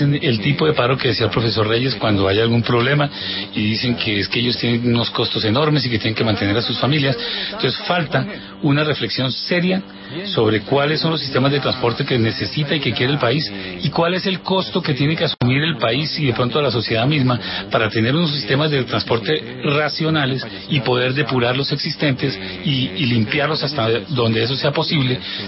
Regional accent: Colombia; lo que somos los colombianos y de lo que es nuestro país

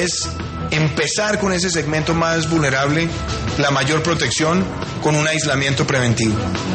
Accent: Colombia; nosotros tenemos un reto como colombianos.

